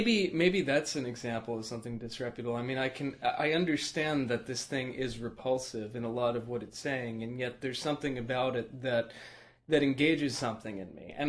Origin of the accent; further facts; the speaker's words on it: New York City, New York, United States; First of all, I think it's because I did grow up with them, and since I'm a New Yorker, in a sense, you know, they were always there in some way, shape, or form.